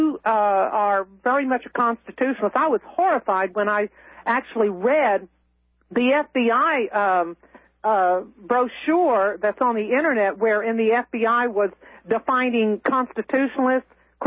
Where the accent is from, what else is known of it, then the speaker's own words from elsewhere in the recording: United States; The reason I can't do it as an American, because I know the history of the abuses that had occurred with the colonists.